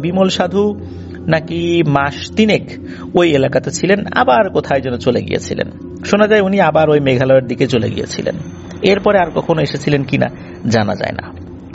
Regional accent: Rajbari, Dhaka Division, Bangladesh; এটি আমার নিজ জেলা রাজবাড়ী

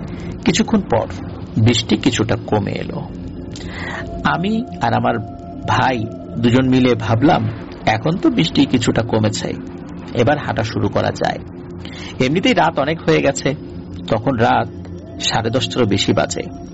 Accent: Gazaria, Dhaka Division, Bangladesh; আমার বাড়ি মুন্সিগঞ্জ জেলার গজারিয়া উপজেলায়।

